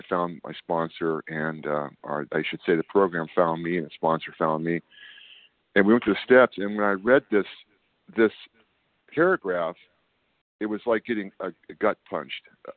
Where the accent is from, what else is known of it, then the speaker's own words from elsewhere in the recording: California, United States; I'm from Northern California.